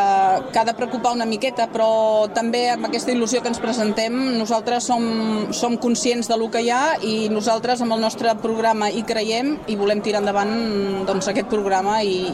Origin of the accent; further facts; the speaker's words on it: Sitges, Catalonia, Spain; gent que som de Sitges i que volem la política dirigida al poble de Sitges